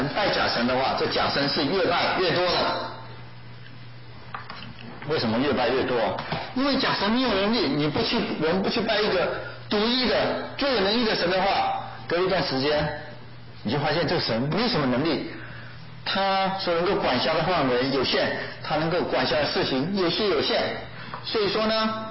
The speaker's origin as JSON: {"language": "Chinese", "country": "Taiwan", "said": "很多人知道我是台湾来的，"}